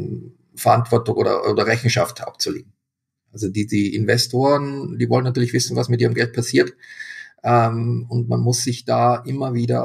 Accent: Austria; ich bin Österreicher. Ich spreche Italienisch.

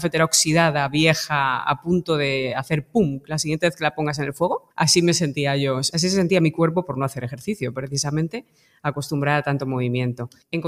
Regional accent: Madrid, Community of Madrid, Spain; also born or lived in United States; now in Berlin, Germany; de que me marché de Madrid, mi ciudad de origen, me fui a vivir a Estados Unidos primero y luego a Berlín ejerciendo como periodista.

